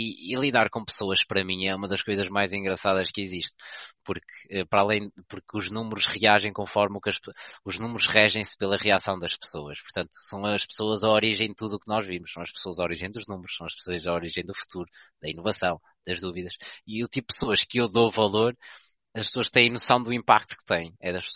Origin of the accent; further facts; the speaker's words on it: Marco de Canaveses, Norte, Portugal; now in Aveiro, Portugal; Eu não sou de Aveiro, mas Aveiro comprou-me facilmente. Eu sou de Mar Canaveses. Sou da Zona Norte. Eu acho que não se nota pelo sotaque. Eu sou de Mar Canaveses. Eu vim trabalhar e estudar.